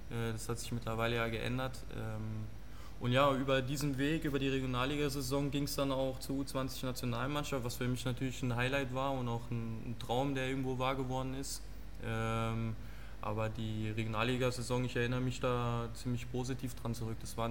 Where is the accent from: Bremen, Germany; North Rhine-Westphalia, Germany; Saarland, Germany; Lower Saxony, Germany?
Saarland, Germany; Riegelsberg; angefangen habe ich in Riegelsberg, beim 1. FC Riegelsberg im kleinen Saarland, in meiner Heimat, in meinem Heimatort